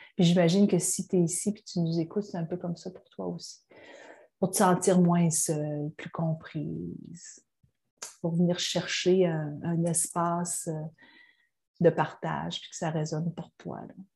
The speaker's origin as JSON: {"language": "French", "region": "Quebec", "country": "Canada", "tie": "born or raised there", "said": "Je suis originaire de la Gaspésie. Gaspésie qui est dans l'est du Québec, donc dans l'est du Canada"}